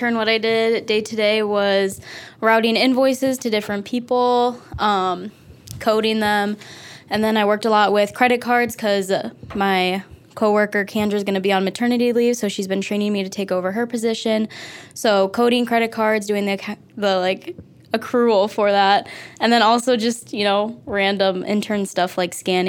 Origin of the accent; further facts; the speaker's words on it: Cavour, South Dakota, United States; I'm from Cavour, South Dakota originally